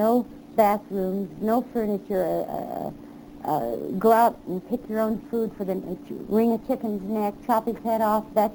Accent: Texas, United States; born there; No, see, I really wasn't from Oklahoma. I was born in Texas.

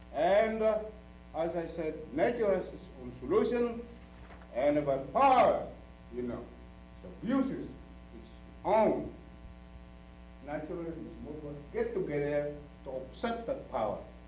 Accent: Philippines; being a Filipino with the Mexicans, putting up a union

